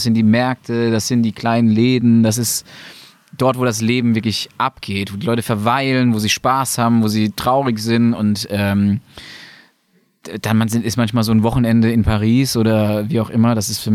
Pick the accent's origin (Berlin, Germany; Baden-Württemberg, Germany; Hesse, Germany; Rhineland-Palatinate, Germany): Baden-Württemberg, Germany; Mannheim; Also wie gesagt, groß geworden in Mannheim, einer Arbeiterstadt